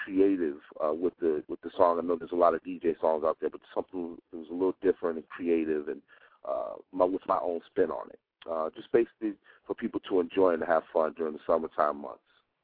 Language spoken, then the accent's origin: English; Newport News, Virginia, United States; So, and plus, I'm from Newport News, Virginia, so you know that's a great influence on me.